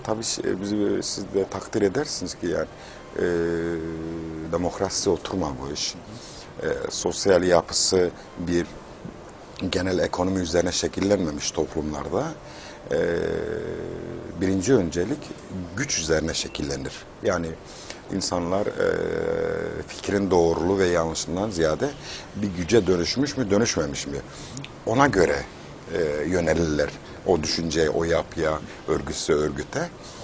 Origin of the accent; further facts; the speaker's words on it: Batman, Batman Province, Turkey; moved away as an adult; O kültürel değişimin etkisi altında büyüdük. Yani çocukluğum orada geçti, doğumum orada olduğu için. 20 yaşına kadar Batman'da kaldı. Aslemiz Mardinliyiz, Mardin Savur.